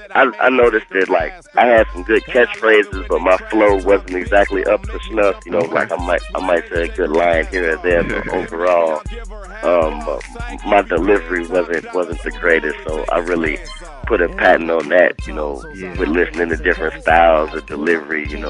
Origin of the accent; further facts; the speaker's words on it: Chicago, Illinois, United States; Well, me and my brother, you know, we real big basketball fans growing up in Chicago